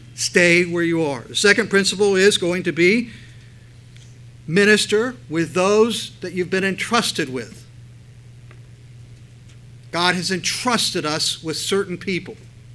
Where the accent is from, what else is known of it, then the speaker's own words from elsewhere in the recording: United States; time I go over to India, what's so strange is they like think, well, you're very important. Why? Because I'm an American.